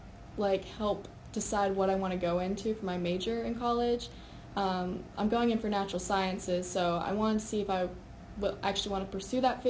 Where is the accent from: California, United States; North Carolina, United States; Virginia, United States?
North Carolina, United States; Bethel; Well, I grew up in Bethel, so I went to Bethel Elementary and then Bethel Middle, and then I come to Pisgah.